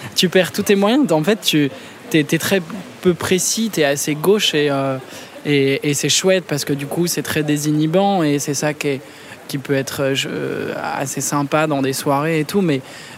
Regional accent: Clamart, Île-de-France, France; born there; Moi, je suis né à Clamart

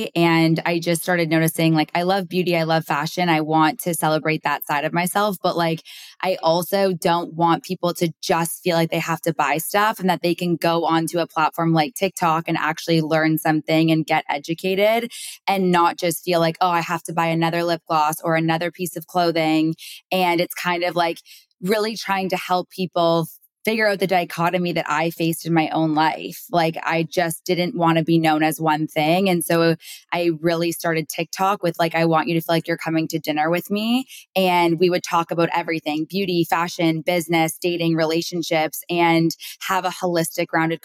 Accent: Toronto, Ontario, Canada; now in United States; I'm from Toronto.

